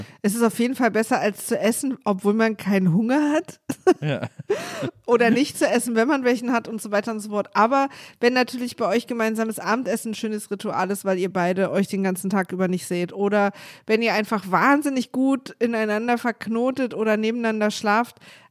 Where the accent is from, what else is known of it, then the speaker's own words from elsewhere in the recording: Berlin, Germany; als Berlinerin